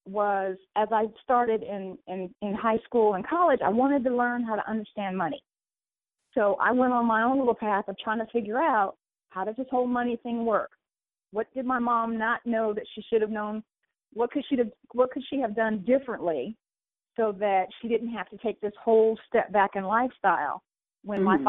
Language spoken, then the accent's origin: English; Midwest, United States; my backstory is, you know, I grew up in the Midwest